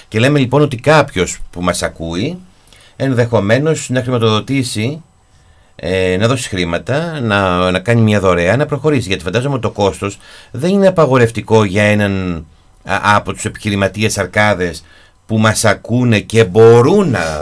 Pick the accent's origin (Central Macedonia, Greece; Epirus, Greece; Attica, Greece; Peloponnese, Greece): Peloponnese, Greece; Εγώ θυμάμαι στο χωριό μου, όταν ερχόταν η βιβλιοθήκη από τη Σπάρτη